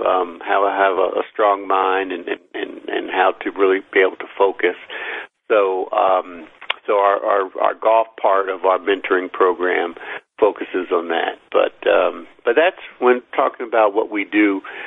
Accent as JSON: {"language": "English", "town": "Philadelphia", "region": "Pennsylvania", "country": "United States", "tie": "born or raised there", "said": "And I was reflecting on when I grew up in Philadelphia, although I didn't play football, but I'm definitely an Eagles fan."}